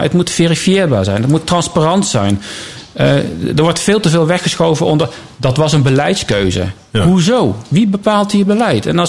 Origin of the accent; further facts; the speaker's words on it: Gelderland, Netherlands; Nee, ik ben in Gelderland opgegroeid.